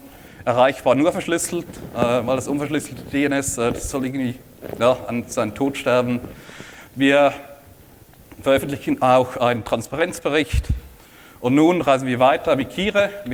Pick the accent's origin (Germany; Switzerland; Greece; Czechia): Switzerland; blockierten 20% der Domains mich als Schweizer Benutzer